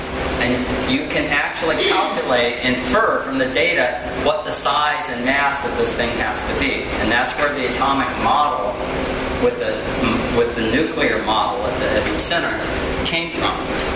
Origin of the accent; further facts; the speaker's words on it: North Carolina, United States; Look, where I grew up in North Carolina, and there was plenty of people who thought it was nuclear.